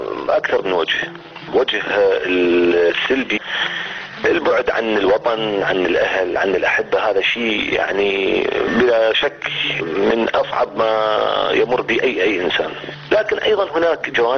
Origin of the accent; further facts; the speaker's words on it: Iraq; moved away; فبالتأكيد أخذت الغربة مني ومن غيري من أي إنسان، يعني خاصة نحن كعراقيين يعني ظروفنا أعتقد يجب أن تسمى ظروف استثنائية